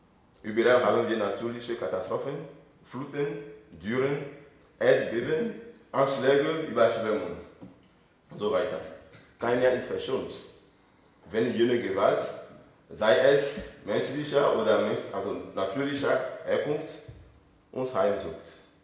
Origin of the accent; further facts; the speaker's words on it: Togo; now in Bremen, Germany; Ich komme ursprünglich aus Togo. Bin ich hier in Bremen seit 2 Jahren